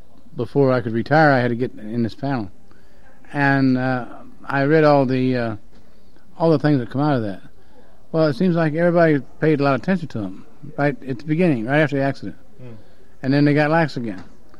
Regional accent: St. Louis, Missouri, United States; I'm not from Illinois, but yeah, I went to school in St. Louis, and I was from there originally.

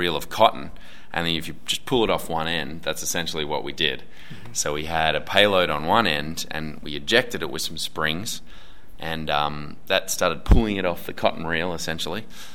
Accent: Hamilton, Victoria, Australia; In Hamilton, Victoria.

